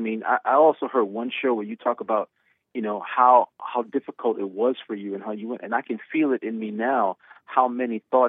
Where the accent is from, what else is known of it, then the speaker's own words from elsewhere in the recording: New York City, New York, United States; You know, I grew up in New York City. I met Trump.